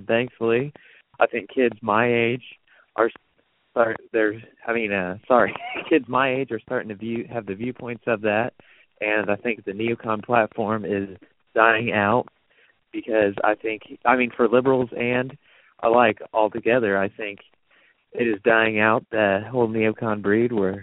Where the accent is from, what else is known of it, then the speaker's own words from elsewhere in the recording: Indiana, United States; I am 21, from Indiana.